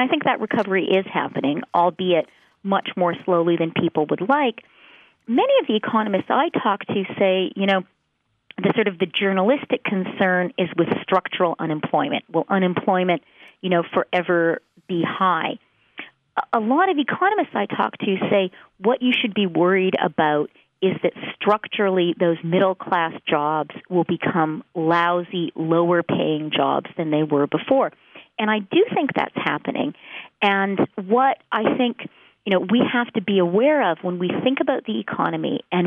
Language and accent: English; Canada